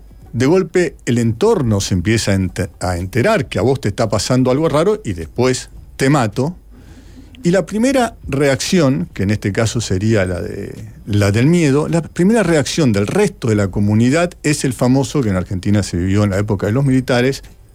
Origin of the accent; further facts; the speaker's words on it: United States; lo que también pasó en mi país, una especie de abandono a los que volvían en Estados Unidos